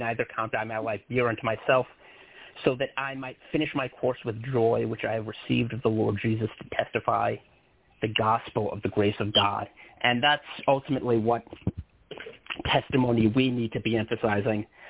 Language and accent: English; Brooklyn, New York, United States; born there; I was born in Brooklyn in the 1980s to a family of mixed, I guess you would say, religious convictions or belief.